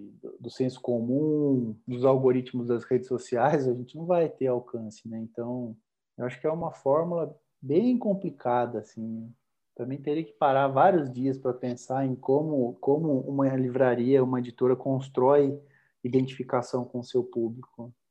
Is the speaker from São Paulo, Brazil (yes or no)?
yes; Botucatu, São Paulo, Brazil; moved away; Minha cidade mesmo, sou de Botucatu, no interior de São Paulo. Quando eu morava lá, sempre teve biblioteca